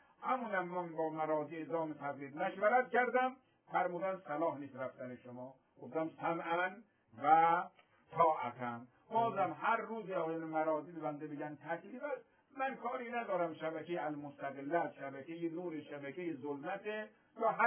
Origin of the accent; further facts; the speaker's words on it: Syria; خودم اهل سوریه هستم.